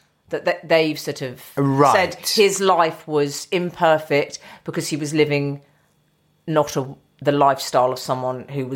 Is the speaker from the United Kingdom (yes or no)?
yes; London, United Kingdom; Well, I grew up in North London